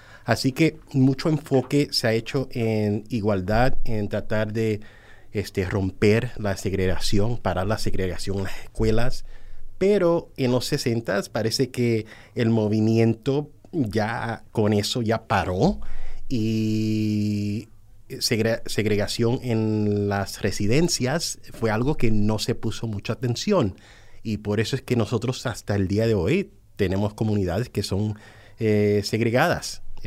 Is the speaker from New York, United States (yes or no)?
yes; New York, United States; born there; Spanish is a second language; nací en Nueva York, soy boricua, tailandés, pero mi castellano no lo practico suficientemente.